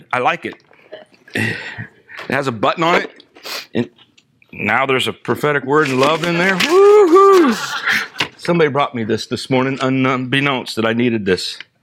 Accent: Vero Beach, Florida, United States; I spent the last few days in Vero Beach, my hometown, with one of my oldest friends.

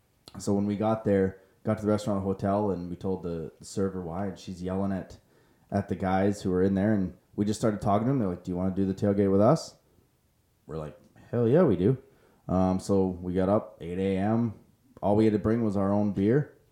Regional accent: Alberta, Canada; just said we're from Alberta, wanted a pair of respects.

